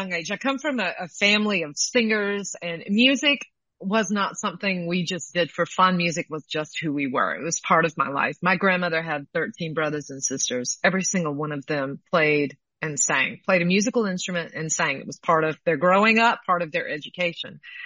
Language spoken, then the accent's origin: English; Alabama, United States; I'm calling from the southeastern part of the U.S. I'm actually in Alabama, where I grew